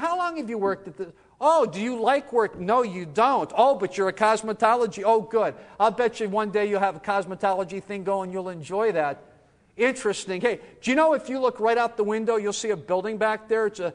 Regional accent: Cleveland, Ohio, United States; I know that because I'm from Cleveland and people in Greenville are nicer.

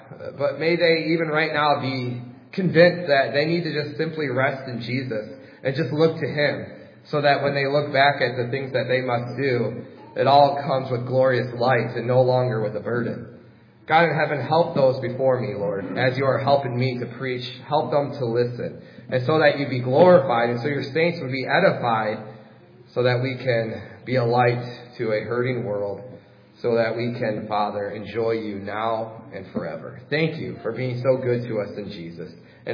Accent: Waterford, Michigan, United States; I started going in 2008 to a community college in my hometown of Waterford, Michigan. And there, Waterford is kind of an outskirts of Detroit.

